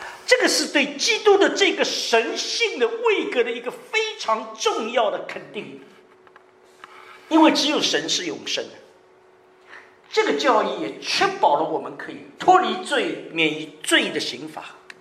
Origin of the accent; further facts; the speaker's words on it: China; 因为我们中国人想法，你一跟法搭上关系大概通常都出事了。